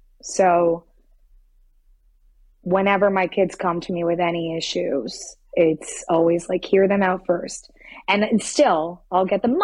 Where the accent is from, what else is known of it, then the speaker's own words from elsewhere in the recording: Miami, Florida, United States; I'm like, hey, you know, I'm from Miami.